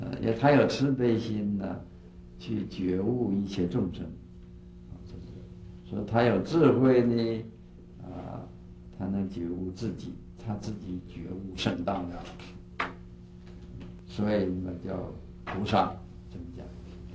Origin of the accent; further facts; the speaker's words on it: China; 我们中国人呢、啊、就是欢喜简略